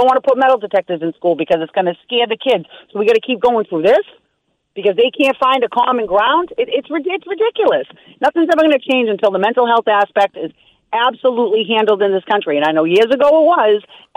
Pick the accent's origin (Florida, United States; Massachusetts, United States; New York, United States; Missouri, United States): Massachusetts, United States; Boston; I can remember growing up in East Boston